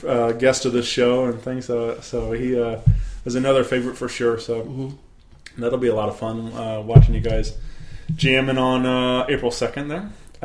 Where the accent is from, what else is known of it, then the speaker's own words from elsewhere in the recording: St. Louis, Missouri, United States; You know, born and raised in St. Louis. So, obviously, this is my home